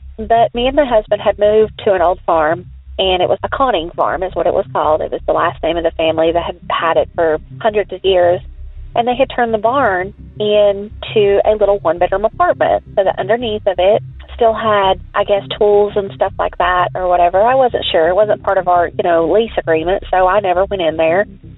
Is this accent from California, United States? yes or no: yes; Long Beach, California, United States; I was from Long Beach, California, so I didn't have a clue.